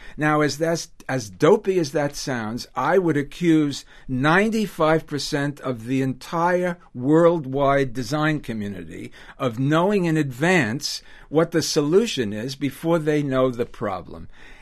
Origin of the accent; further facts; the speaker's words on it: New York, United States; I'm a New Yorker, and that's N-O-O-Y-A-W-K-A.